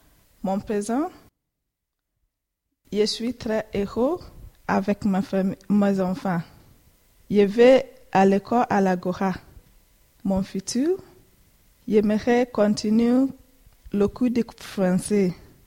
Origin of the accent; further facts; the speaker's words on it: Ghana; moved away as an adult; now in Liège, Belgium; Je viens de Liège. Mon passé, j'habitais au Ghana. J'habitais avec ma mère, mon frère et ma sœur.